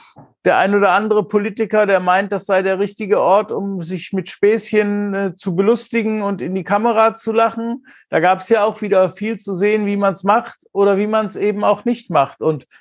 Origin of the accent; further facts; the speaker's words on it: North Rhine-Westphalia, Germany; gerade aus dem Großraum Köln. Das ist ja nun meine Heimat.